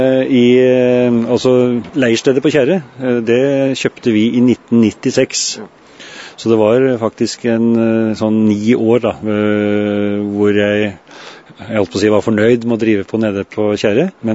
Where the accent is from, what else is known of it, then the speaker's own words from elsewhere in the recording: Oslo, Norway; bodde en periode på Gvammen, og foreldrene mine bygde hytte på Dagalifjell i 1967. Så jeg føler meg som litt Numedøl, men jeg er Oslo gutt, jeg liksom er da. Det er der jeg er født og oppvokst.